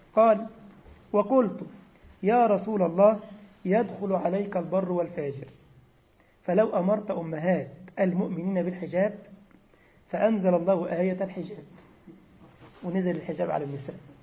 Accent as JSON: {"language": "Arabic", "country": "Egypt", "said": "كان واحد يقول دعابة كده عندنا في مصر زمان كده"}